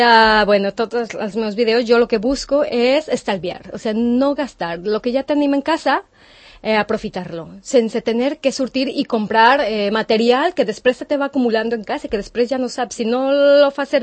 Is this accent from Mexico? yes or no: yes; Mexico; Catalan is a second language; moved away as an adult; now in Spain; Jo soc de Mèxic.